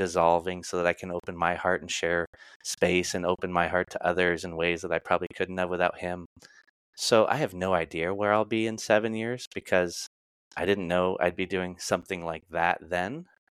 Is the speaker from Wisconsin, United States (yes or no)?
no; Arizona, United States; And I'm like, well, I'm from Arizona, so what a coincidence.